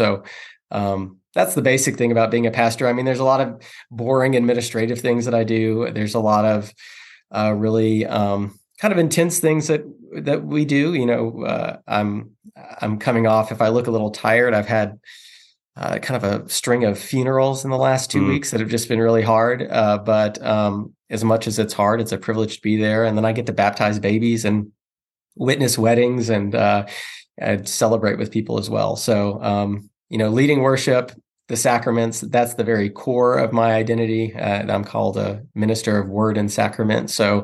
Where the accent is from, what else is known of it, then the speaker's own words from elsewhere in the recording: Knoxville, Tennessee, United States; also born or lived in Maryville, United States; No, yeah, I grew up in Knoxville, Tennessee, and So lived in East Tennessee all my life, Knoxville, and then Maryville, Tennessee.